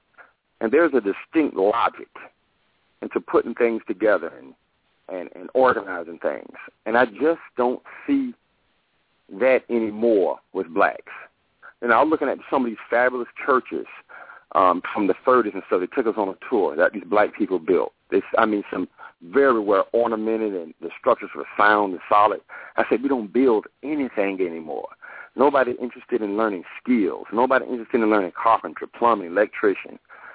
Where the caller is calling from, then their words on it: Jacksonville, Florida, United States; from Jacksonville